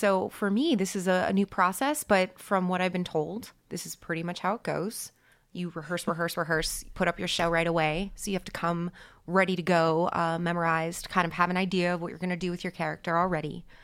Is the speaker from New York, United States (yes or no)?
yes; New York, United States; So we're both here from New York.